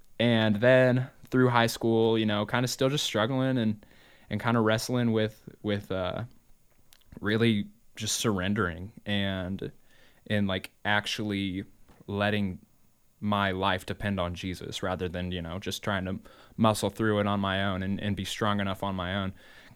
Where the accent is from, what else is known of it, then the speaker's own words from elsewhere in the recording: Indianapolis, Indiana, United States; I'm driving 8 hours away to Joplin, Missouri. Cause I was from Indianapolis.